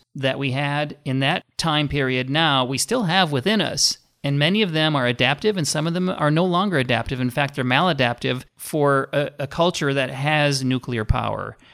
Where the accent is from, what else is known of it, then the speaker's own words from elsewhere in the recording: Minnesota, United States; Well, I grew up in Minnesota.